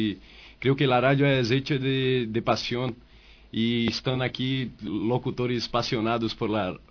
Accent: Bahia, Brazil; Spanish is a second language; now in Spain; Yo soy de Bahía y he venido a estudiar aquí un máster en radio también y conocer cómo se estructura la radio en España

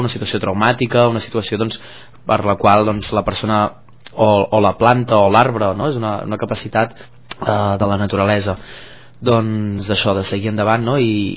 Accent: Manlleu, Catalonia, Spain; jo i un name som de Manlleu, que és un poble d'Osona, Catalunya, més o menys pel centre, a prop de Vic

